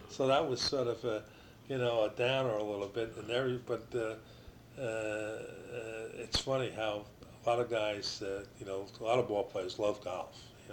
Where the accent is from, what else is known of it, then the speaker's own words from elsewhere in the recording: New Jersey, United States; And he's got a Southern accent, and I'm from Jersey, you know?